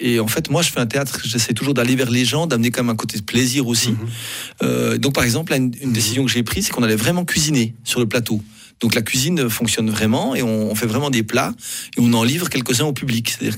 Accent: Switzerland; je suis un Suisse qui les voit de l'extérieur.

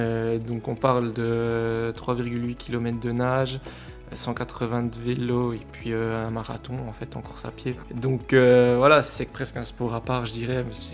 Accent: Bassecourt, Jura, Switzerland; born there; Je suis né à Basse-Cour, j'ai toujours apprécié ce village, l'ambiance qu'il y avait, donc voilà, j'ai toujours voulu revenir ici

